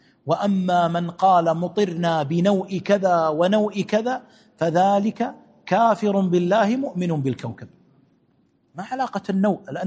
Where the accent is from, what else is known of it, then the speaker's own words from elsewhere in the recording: Kuwait; في نجد يطلع 25/8، عندنا في الكويت ما يرى إلا في 5/9 و4/9.